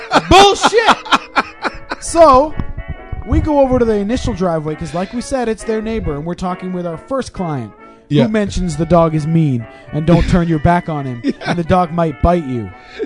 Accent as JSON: {"language": "English", "region": "Wales", "country": "United Kingdom", "said": "you mentioned that I was from Wales"}